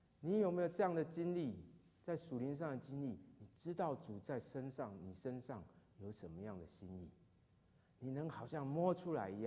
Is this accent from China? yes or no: no; Taiwan; 我是台湾来的